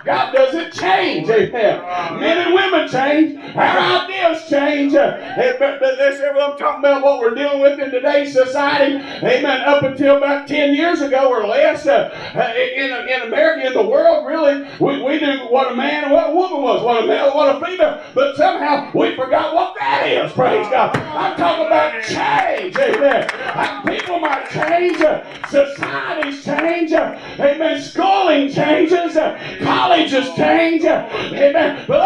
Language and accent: English; Gilbert, West Virginia, United States; Bill's from Man, where Brother Kevin's family's from, and I'm from Gilbert